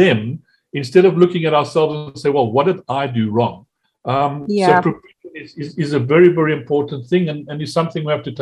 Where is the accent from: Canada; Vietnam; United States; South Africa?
South Africa; Well, look, we still have got quite a lot of wildlife around in South Africa.